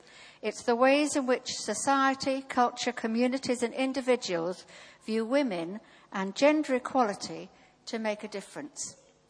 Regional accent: Nigeria; born there; I was born in Nigeria

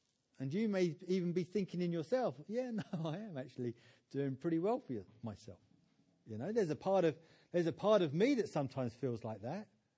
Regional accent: United Kingdom; obviously being British, I went, that's really good.

